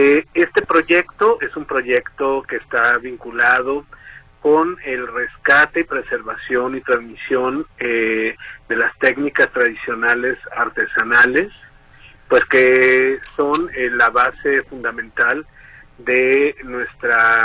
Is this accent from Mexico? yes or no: yes; Mexico; es la raíz de nuestra identidad como mexicanos